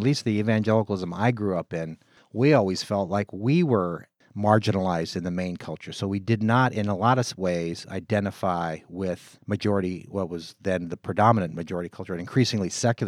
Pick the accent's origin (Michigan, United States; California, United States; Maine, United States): California, United States; In the North and in the West, certainly I come from California, things were a little more complicated, it seemed to me.